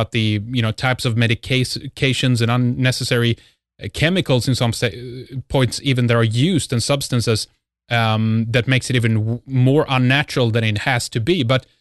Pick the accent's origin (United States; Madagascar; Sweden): Sweden; English is a second language; from Sweden, and this is Red Ice Radio.